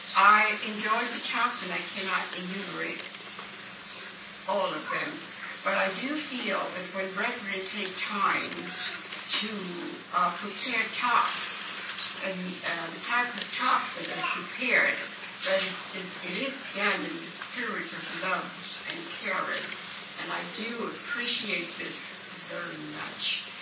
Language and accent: English; San Diego, Texas, United States; from San Diego, Texas.